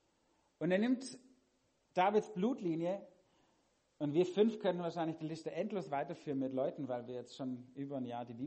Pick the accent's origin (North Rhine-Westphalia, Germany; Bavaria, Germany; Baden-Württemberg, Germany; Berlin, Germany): Baden-Württemberg, Germany; Herrenberg; ich komme aus Herrenberg, wo es auch ein Altdorf gibt, aber nicht das hier.